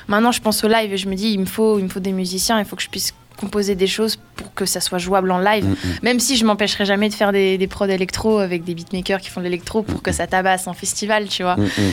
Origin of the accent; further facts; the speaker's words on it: Grand Est, France; Mais c'est dans les Vosges parce que je suis originaire de là-bas, enfin de Lorraine, quoi.